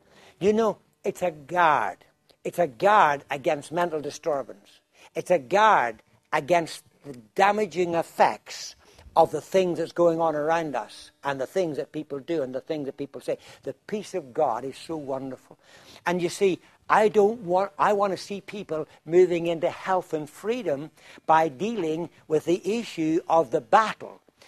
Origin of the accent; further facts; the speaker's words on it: Ireland; being Irish, if I paid $350, I'd have a bigger problem than when I started.